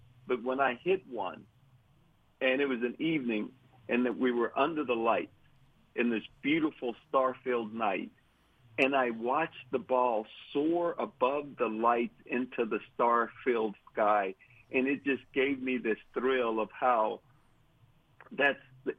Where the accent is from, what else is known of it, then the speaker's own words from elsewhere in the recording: Texas, United States; Golf was not a part of my life, but I grew up in Texas, so football definitely was.